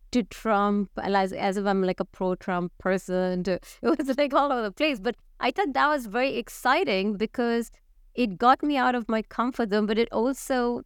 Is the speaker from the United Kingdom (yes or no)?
no; India; moved away as an adult; also born or lived in United States; now in Netherlands; I'm like a middle class, urban, you know, woman who grew up in India but left and went to the US to blah, blah, blah, right? And now I'm in the Netherlands.